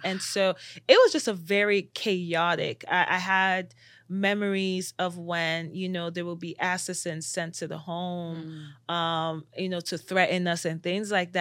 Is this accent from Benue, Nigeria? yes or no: no; Lagos, Nigeria; born there; So I was born in Lagos, Nigeria.